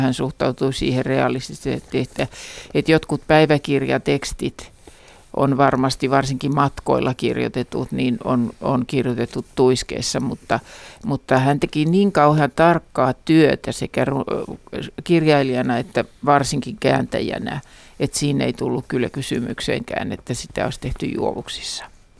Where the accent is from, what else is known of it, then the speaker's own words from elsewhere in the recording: Loimaa, Southwest Finland, Finland; näin hänet livenä ensimmäisen kerran kotipaikkakunnallani niin Loimaalla nimenomaan lukioaikana